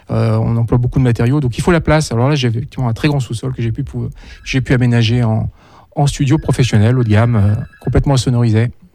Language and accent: French; France; moi, je suis français, je vis en France, je travaille en France